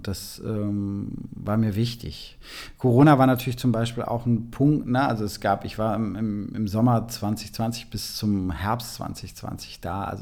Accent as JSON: {"language": "German", "town": "Schwerin", "region": "Mecklenburg-Vorpommern", "country": "Germany", "tie": "born or raised there", "said": "war neulich in meiner Heimatstadt in Schwerin, da habe ich auch gelesen"}